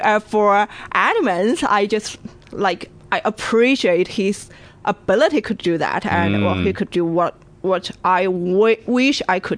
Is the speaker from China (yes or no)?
yes; Sichuan, China; born there; English is a second language; But, well, because I was born in Sichuan, which is, like, not one of the metropolises in China.